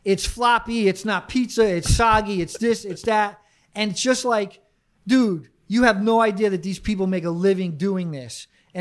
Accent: West Haven, Connecticut, United States; So where I grew up in West Haven, and we went to Mike's and Zuppardi's a lot.

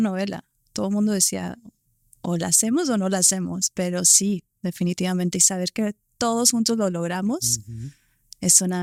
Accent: Mexico; como buena mexicana

